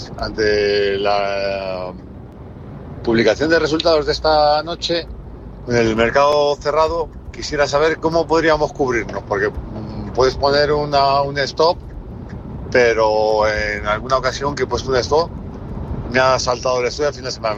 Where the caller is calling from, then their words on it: Segovia, Castile and León, Spain; de Segovia, quería hacer una consulta